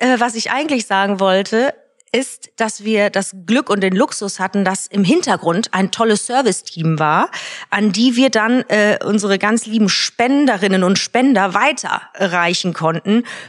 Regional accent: France; Und ich sag's nicht nur als Französin

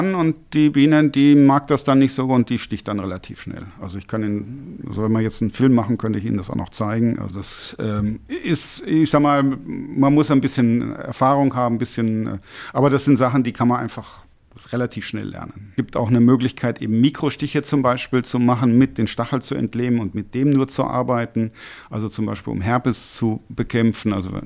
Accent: North Rhine-Westphalia, Germany

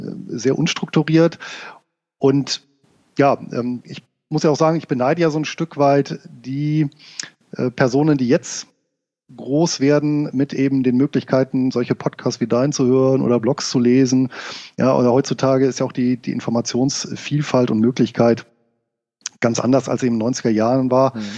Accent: Rhineland, Germany; born there; als gebürtiger Rheinländer war ich natürlich auch ein Freund des Feierns

